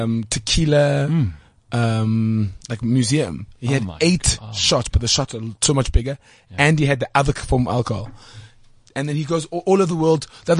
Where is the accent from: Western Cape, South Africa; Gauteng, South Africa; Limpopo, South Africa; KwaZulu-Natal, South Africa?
Western Cape, South Africa; Guguletu; I was raised in Guguletu.